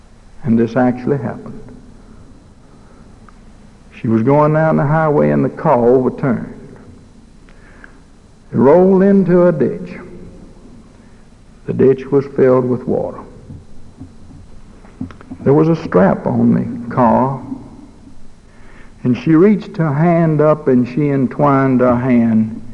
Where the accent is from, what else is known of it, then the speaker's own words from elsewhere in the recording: Alabama, United States; You know, I come from Alabama, and we claim to have a pretty good football team down there.